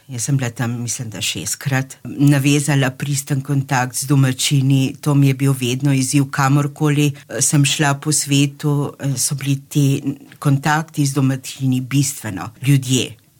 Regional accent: Ljubljana, Central Slovenia, Slovenia; born there; Rojena sem v Ljubljani, v centru Ljubljane, zraven radija televizije.

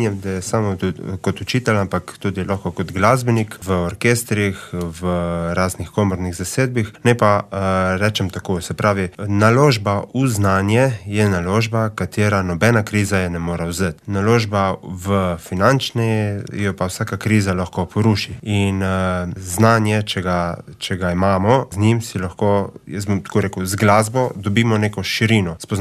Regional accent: Lokev, Coastal–Karst, Slovenia; Jaz prihajam iz Lokve.

